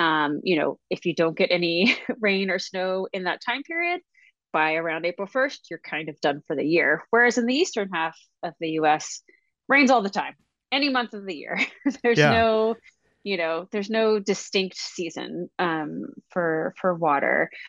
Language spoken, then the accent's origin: English; East Coast, United States; I grew up on the East Coast, lived here all my life, and, you know, it's just always there.